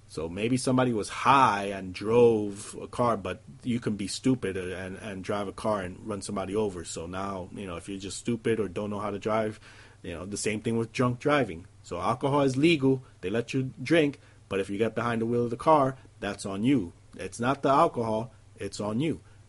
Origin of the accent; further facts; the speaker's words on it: Phoenix, Arizona, United States; from Phoenix